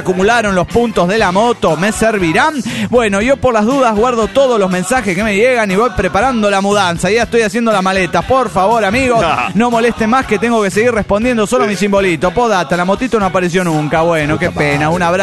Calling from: Tuluá, Valle del Cauca, Colombia; Estoy entre Tuluá y Cartago. Póngale, permanentemente.

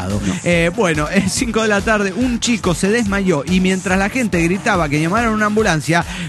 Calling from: Dallas, Texas, United States; de Dallas, Texas.

